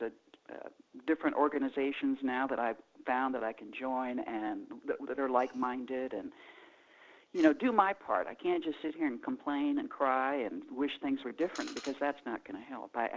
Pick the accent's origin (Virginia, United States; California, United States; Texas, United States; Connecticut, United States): Texas, United States; San Antonio; I was raised in San Antonio, Texas, and the population there, the Mexican culture outweighed the Caucasian culture.